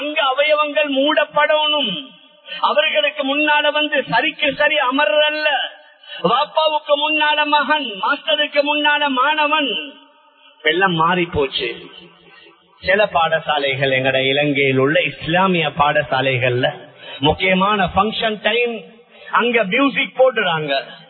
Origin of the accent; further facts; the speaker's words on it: Sri Lanka; எங்கட ஸ்ரீலங்கன்ஸ் ஆக இருக்கலாம், நான் ஸ்ரீலங்கன்ஸ் ஆக இருக்கலாம்